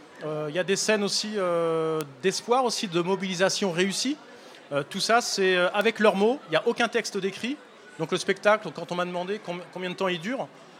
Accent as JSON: {"language": "French", "country": "Switzerland", "said": "Moi, je suis suisse de migrants aussi, alors ça veut tout et rien dire non plus. Mon papa est marocain, ma maman est bretonne."}